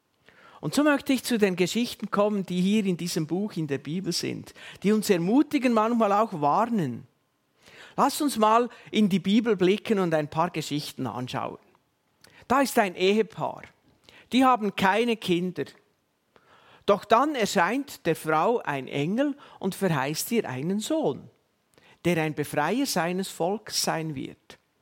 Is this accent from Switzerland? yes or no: yes; Switzerland; Und bis heute sind wir doch als Schweizer ein Stück weit so.